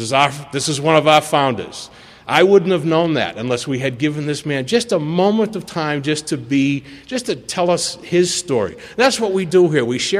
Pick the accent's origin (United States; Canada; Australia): United States; Boston, Massachusetts; now in Southern California, United States; I grew up in Boston, and I got 12 steps on the banks of the Charles River in 1988.